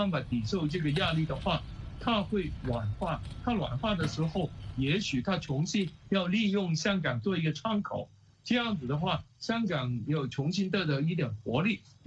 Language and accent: Chinese; Guangdong, China; 又变成我们广东人说的那种糖水滚糖鱼、黄水滚黄鱼，